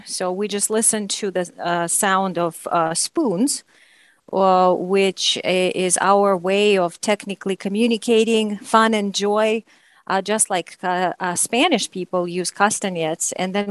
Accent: Saint Petersburg, Russia; English is a second language; we were actually both folk dancers from Russia. She was from Chelyabinsk and I'm from St. Petersburg.

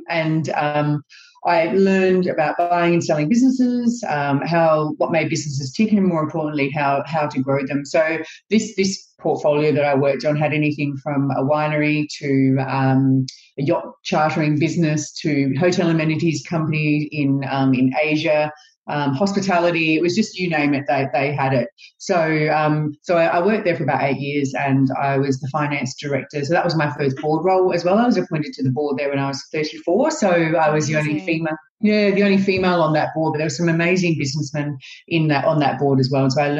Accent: Mount Gambier, South Australia, Australia; also born or lived in Victoria; I'm from Mount Gambier originally, and I grew up in country South Australia, and then I went to university back in Victoria

